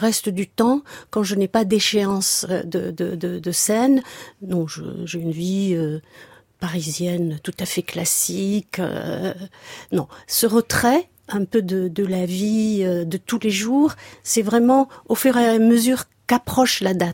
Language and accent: French; Batna, Batna Province, Algeria; born there; je suis allée voir l'endroit où je suis née il y a quelque temps, lors d'un de mes passages dans ma ville natale, qui est Batna